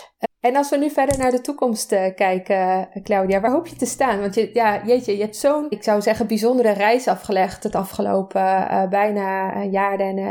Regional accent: Portugal; Misschien weet je het wel, dat ik ben in Portugal opgegroeid.

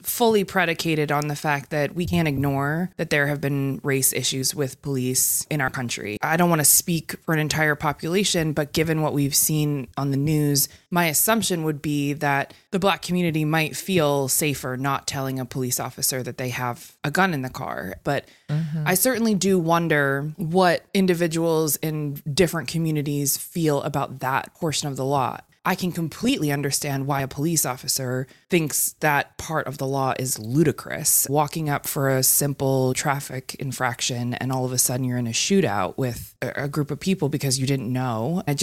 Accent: Maine, United States; but I grew up in Maine. We hunted. All of my friends' families hunted.

